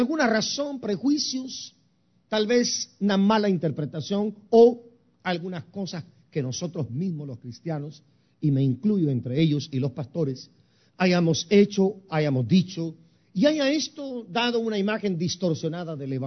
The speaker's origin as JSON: {"language": "Spanish", "town": "San Francisco", "region": "California", "country": "United States", "tie": "born or raised there", "also_born_or_lived": "Guatemala", "lives_now": "Chicago, United States", "said": "He vivido más de la mitad de mi vida acá. Nací en Guatemala, me malcrié en San Francisco, California."}